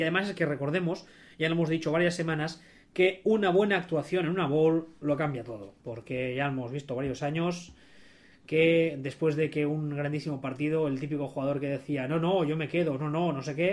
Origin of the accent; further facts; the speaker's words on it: Texas, United States; Mira que yo soy de Texas